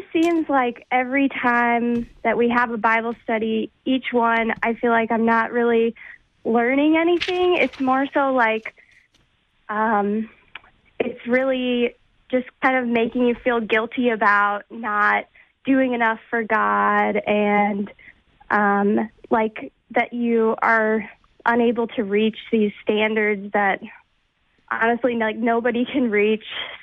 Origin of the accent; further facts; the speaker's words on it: St. Louis, Missouri, United States; I'm from St. Louis, Missouri.